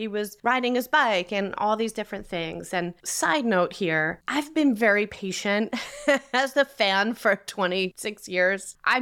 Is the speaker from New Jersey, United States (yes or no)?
yes; New Jersey, United States